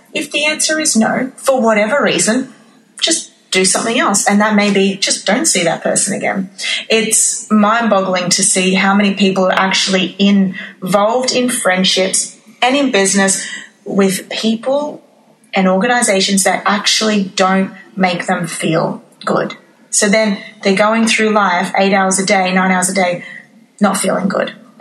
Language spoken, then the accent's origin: English; Australia; I was born and raised in Australia, but my family were born and raised in Cyprus. So when we came to Australia, I looked different.